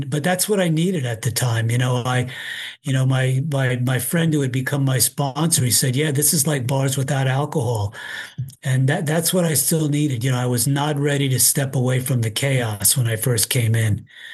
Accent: New York, United States; also born or lived in Queens; I grew up in Rockland County, which is across the river from where I live now in Westchester County, and I lived for 7 years in Queens, a borough in New York City.

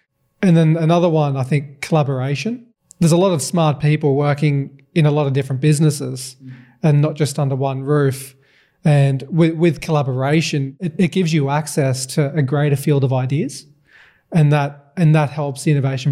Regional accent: Armidale, New South Wales, Australia; now in Newcastle, Australia; I'm from Armidale originally.

